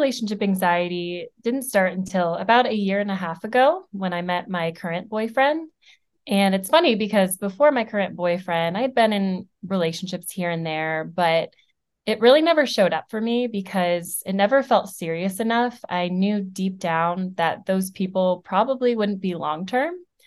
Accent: Connecticut, United States; now in Nashville, United States; I currently live in Nashville, Tennessee. I'm originally from Connecticut.

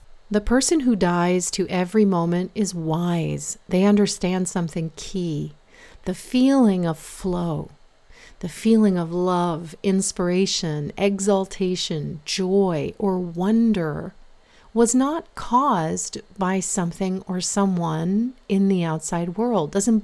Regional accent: Florida, United States; I'm from Florida, where we have a lot of hurricanes, and our family home is on the water.

